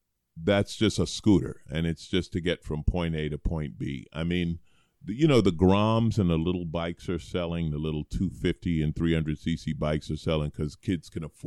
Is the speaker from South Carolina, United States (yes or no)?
no; New York City, New York, United States; I grew up in New York, right, in New York City. There's nowhere to ride a bike.